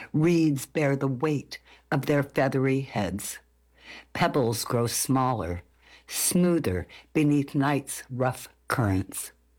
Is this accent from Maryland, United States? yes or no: no; San Diego, California, United States; Oh, you know, I grew up in San Diego and behind us was a canyon.